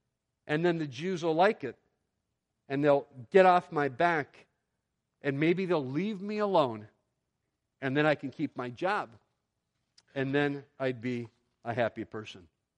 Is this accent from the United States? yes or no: yes; Cleveland, Ohio, United States; I grew up in Cleveland, and I grew up a sports fan in Cleveland.